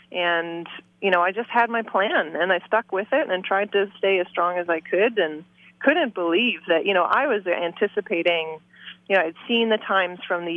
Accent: Vancouver, British Columbia, Canada; So it was really a hometown race for me. I mean, Whistler's only a couple hours away from Vancouver

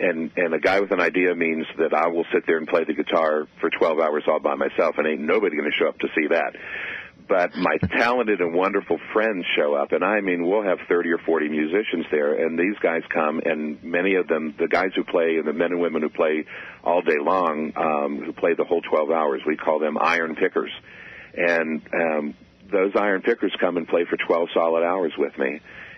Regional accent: Durham, North Carolina, United States; I'm a Carolina grad, and I grew up in Durham and played in bands and stuff

